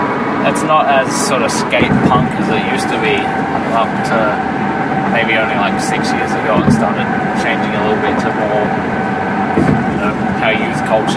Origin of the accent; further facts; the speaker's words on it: Scotland, United Kingdom; He's Irish and I'm Scottish.